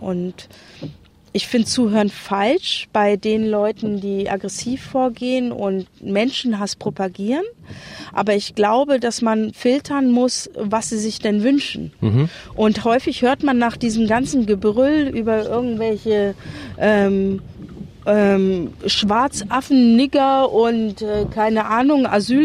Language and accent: German; West Germany, Germany; Aber ich bin auch ein Wessi.